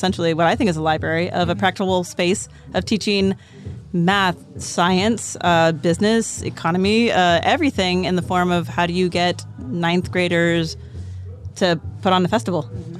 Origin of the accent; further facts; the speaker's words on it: California, United States; from Alameda County in California, USA.